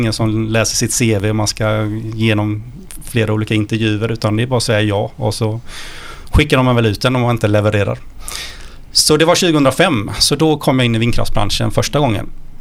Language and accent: Swedish; Ullared, Halland County, Sweden; Är född och uppvuxen i ett litet samhälle som många inte kände till tidigare. Det är mer förknippat med ett varuhus numera som heter Ullared.